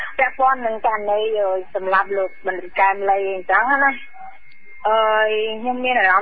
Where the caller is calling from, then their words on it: Kandal, Cambodia; ខ្ញុំមកពីខេត្តកណ្ដាល